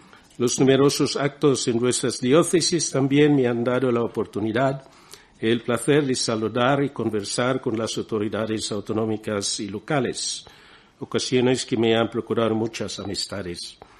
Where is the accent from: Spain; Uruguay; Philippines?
Philippines; visitando muchos lugares que fueron las fuentes de la evangelización de mi tierra, como conventos, santuarios, monasterios, de Covadonga a Granada